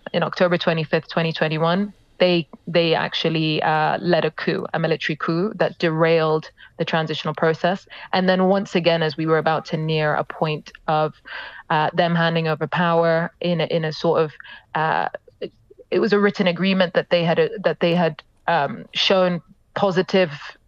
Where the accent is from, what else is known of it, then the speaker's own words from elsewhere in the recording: Khartoum, Sudan; born there; My family home is in Khartoum. I was born in Khartoum and my parents lived there.